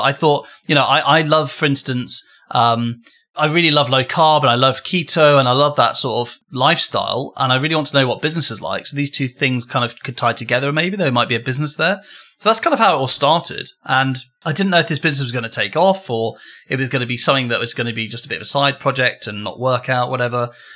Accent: United Kingdom; We're British.

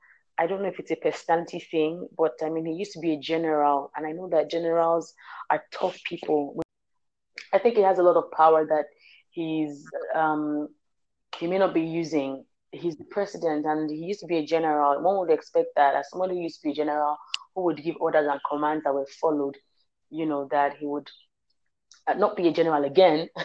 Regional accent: Nigeria; as a Nigerian, there's that old thing of, oh, the Niger spirit, never say die.

